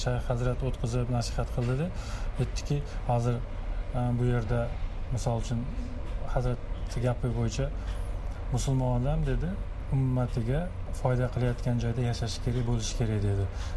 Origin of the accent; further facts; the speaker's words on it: Tashkent, Uzbekistan; born there; Men Toshkentda tug'ilganman-da.